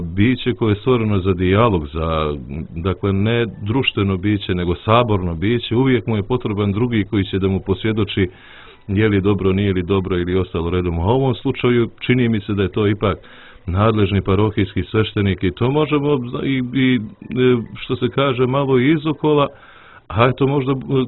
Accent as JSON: {"language": "Serbian", "country": "Montenegro", "said": "što bi rekli kod nas u Crnoj Gori"}